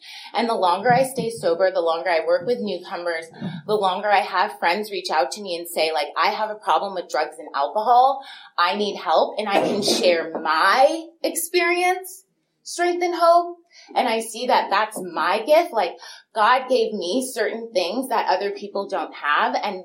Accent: Los Angeles, California, United States; Because I grew up in Los Angeles, and, like, drinking and driving is, it's not a part of the culture.

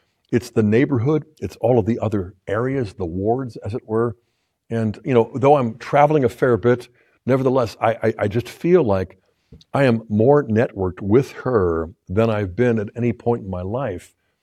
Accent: Pittsburgh, Pennsylvania, United States; I grew up nearby in Pittsburgh, and most people look down on Pittsburgh.

